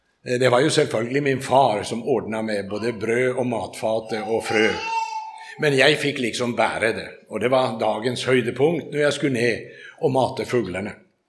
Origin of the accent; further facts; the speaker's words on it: Norrland, Sweden; Jag växte upp i Nordsverige i ett konditori och en uteservering med springbrunnar och svaner och fasaner och you name it.